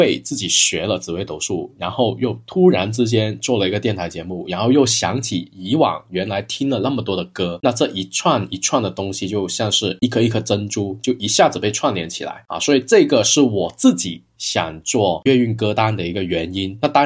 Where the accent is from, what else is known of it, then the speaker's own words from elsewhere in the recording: Guangdong, China; 那咱们广东人不都很迷信吗？每天出门都要看黄历